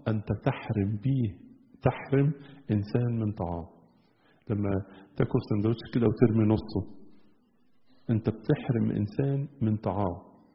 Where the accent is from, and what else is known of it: Egypt